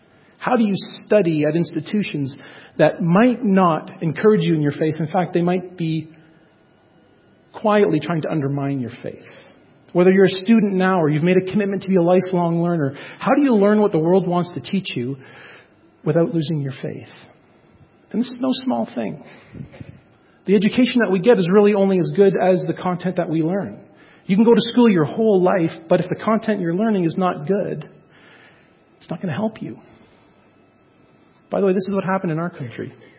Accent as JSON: {"language": "English", "town": "Kitchener", "region": "Ontario", "country": "Canada", "tie": "born or raised there", "said": "the hometown that I grew up in Kitchener, Ontario"}